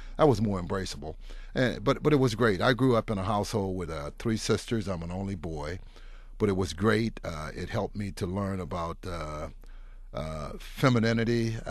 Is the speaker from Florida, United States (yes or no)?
no; Gulfport, Mississippi, United States; I think I had a wonderful experience as a young man growing up in Gulfport, Mississippi. It wasn't much as the northern sector of Mississippi was.